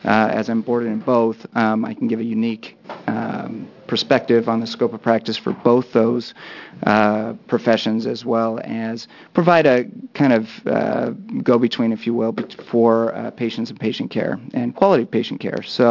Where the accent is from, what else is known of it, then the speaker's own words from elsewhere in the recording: Salem, Oregon, United States; now in Portland, United States; But my background is such that I grew up here in Salem, went to the University of Portland for college, OHSU, for medical school.